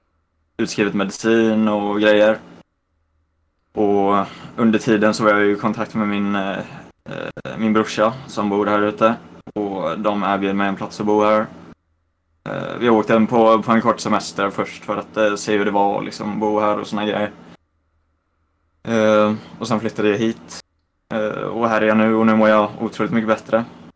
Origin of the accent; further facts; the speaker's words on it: Sweden; moved away as an adult; now in Ireland; Jag har flyttat från Sverige till Irland. Jag bor här nu med min bror.